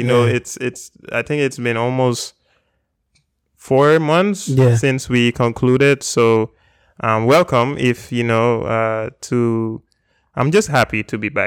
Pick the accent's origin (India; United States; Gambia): Gambia; Oh, yeah, I'm from Gambia, West Africa.